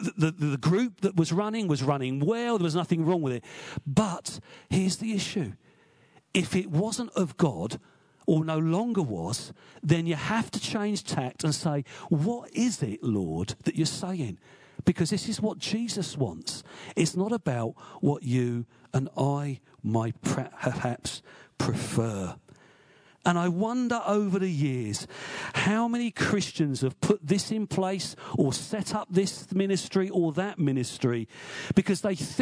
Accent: Luton, East of England, United Kingdom; You heard, I'm from Luton, of all places.

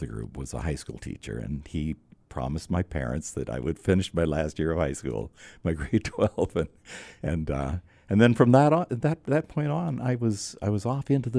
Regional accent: Yorkton, Saskatchewan, Canada; born there; also born or lived in Vancouver / London, Ontario / Red Deer / Toronto; I was born in Yorkton, Saskatchewan, and then moved to Vancouver. From Vancouver, we went to London, Ontario, then London, Ontario over to Red Deer, Alberta, then Red Deer, Alberta to just outside of Toronto

